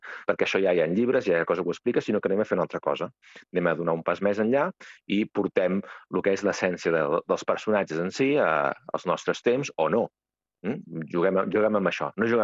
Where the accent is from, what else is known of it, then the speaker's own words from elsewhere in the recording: Cardona, Catalonia, Spain; sóc autor teatral i sóc de Cardona